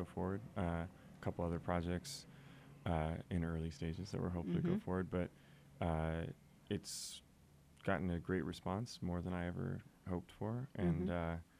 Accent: Seattle, Washington, United States; I grew up in Seattle.

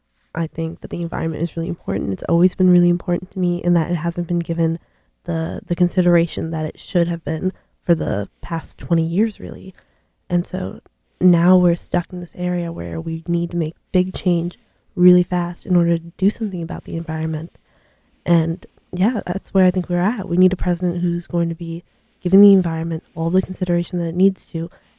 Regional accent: Elgin, Illinois, United States; born there; For me, my parents were born in India. My older sister was born in India, but I was born in Elgin, Illinois.

